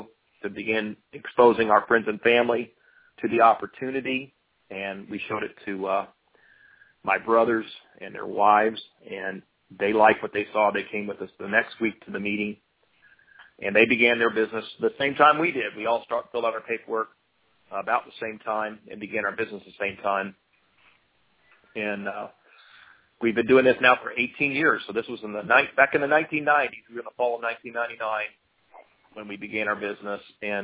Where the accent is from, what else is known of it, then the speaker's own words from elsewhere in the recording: Fort Worth, Texas, United States; now in Lexington, United States; We live in a little town called Lexington, Virginia, and we've lived here about 7 years. We're originally from Fort Worth, Texas.